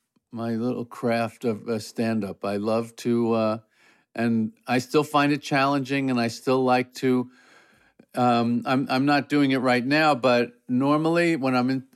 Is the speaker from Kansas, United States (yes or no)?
no; New York, United States; I grew up on Long Island, so, mm-hmm.